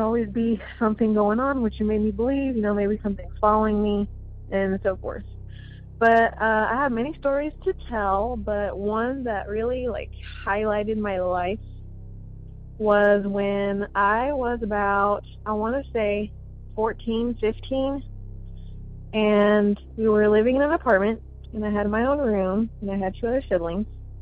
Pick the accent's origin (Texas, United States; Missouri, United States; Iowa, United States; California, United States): Iowa, United States; Sioux City; I am from Sioux City, Iowa.